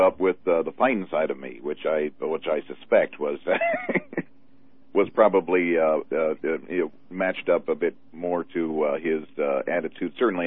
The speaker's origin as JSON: {"language": "English", "town": "Oshkosh", "region": "Wisconsin", "country": "United States", "tie": "born or raised there", "said": "And I grew up in part in Oshkosh, Wisconsin."}